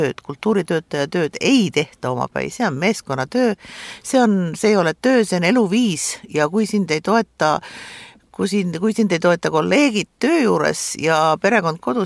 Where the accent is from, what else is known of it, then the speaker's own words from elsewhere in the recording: Saare County, Estonia; oleme uhkusega saarlased